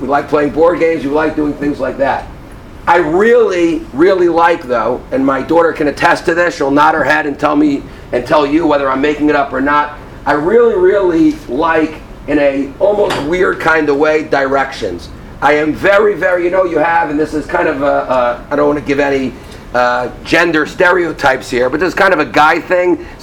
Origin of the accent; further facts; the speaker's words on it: Teaneck, New Jersey, United States; moved away as an adult; now in Israel; So I grew up in Bergen County. I grew up in Teaneck, New Jersey, and I attended a year in Israel, then went back to America, got married.